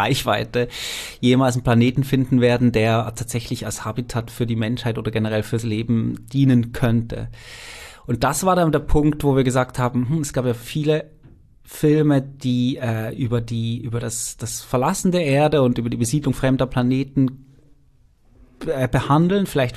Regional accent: Switzerland; ich bin Schweizer, ich kenne die Schweizer Berge sehr gut

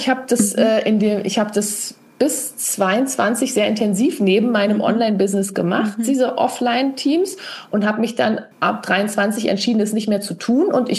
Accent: Berlin, Germany; wir sind ja beide aus Berlin

